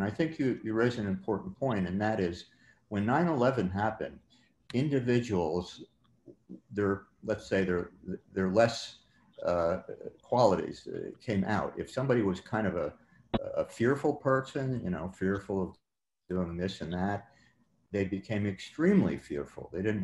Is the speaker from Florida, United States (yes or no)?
no; New York, United States; I'm a New Yorker